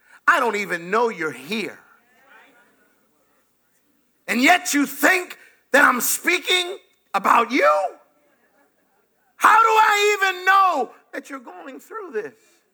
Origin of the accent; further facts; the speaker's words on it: Jamaica; I'm not. I'm Jamaican.